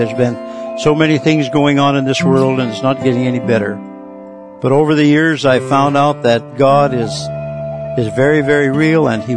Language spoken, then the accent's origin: English; Cordova, Alaska, United States; born there; I was born in Cordova, Alaska. Actually, I've been called a hamburger Aleut. I don't know what that means to you, but my father was white and my mother was an Aleut